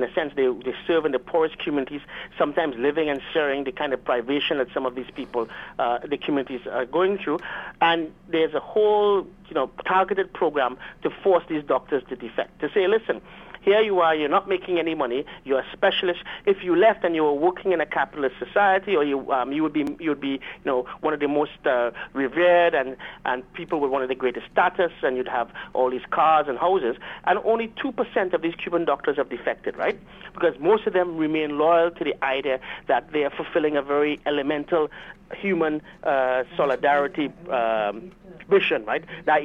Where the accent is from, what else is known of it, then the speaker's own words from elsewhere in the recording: Trinidad & Tobago; now in Canada; I grew up in Trinidad and Tobago. I'm working and teaching in Canada, right?